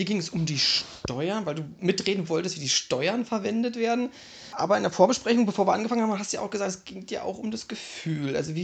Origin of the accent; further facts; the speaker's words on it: East Germany, Germany; born there; ich komme ja bin in Ostdeutschland geboren